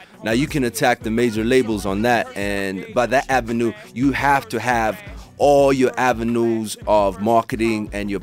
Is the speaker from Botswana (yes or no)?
yes; Botswana; upbringing started back in Botswana. I was born